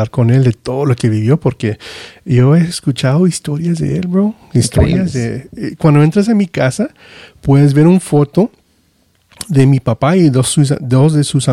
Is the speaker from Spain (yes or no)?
no; United States; muchos me preguntan … ¿de dónde vienes? Yo digo, yo soy de Estados Unidos. No, pero ¿de dónde vienes? Y yo no tengo familia afuera de Estados Unidos.